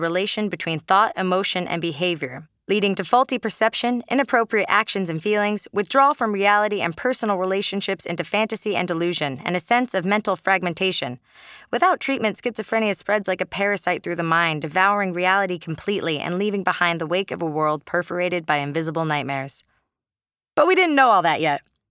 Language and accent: English; Burlingame, California, United States; I was born on November 2nd, 1986. I grew up in Burlingame, California, a city nestled in the Bay Area just south of San Francisco that smelled like roses and chocolate